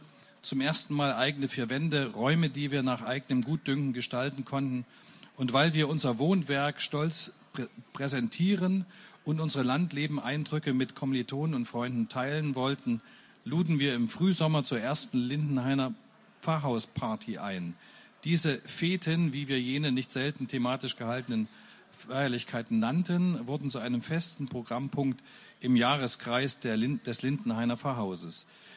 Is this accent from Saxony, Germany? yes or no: yes; Werdau, Saxony, Germany; in Werdau, seiner und meiner Heimatstadt übrigens